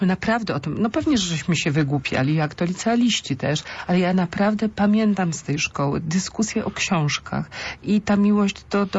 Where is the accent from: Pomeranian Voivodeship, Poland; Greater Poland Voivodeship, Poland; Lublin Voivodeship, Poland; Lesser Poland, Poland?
Greater Poland Voivodeship, Poland; Poznań; Pochodzę z Poznania, więc dlatego to podkreśliłam. Jestem poznańczanką, mam tutaj cała moja rodzina … są właśnie bardzo związani z Wielkopolską głównie.